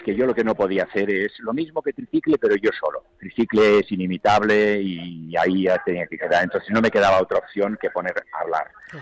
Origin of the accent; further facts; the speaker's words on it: Barcelona, Catalonia, Spain; Yo que soy de Barcelona, por ejemplo, hay una gran diferencia entre una y la otra.